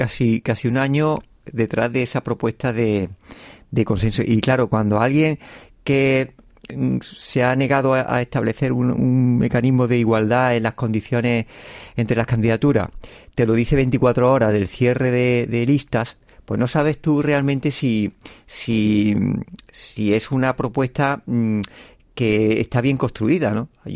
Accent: Andalusia, Spain; como andaluz o como español de periferia.

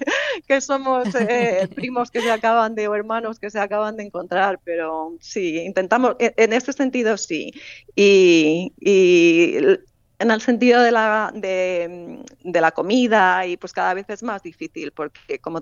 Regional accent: Spain; yo creo que aquí los pocos españoles que nos conocemos es como una familia

